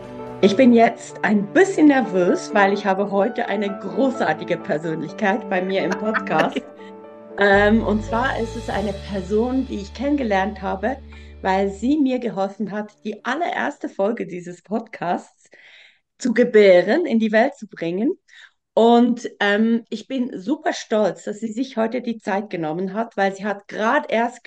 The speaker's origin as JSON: {"language": "German", "country": "Switzerland", "said": "Es gibt etwas, was für mich eine Herausforderung war als Schweizerin"}